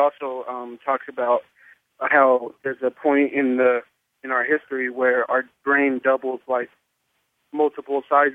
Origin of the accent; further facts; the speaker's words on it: California, United States; from California.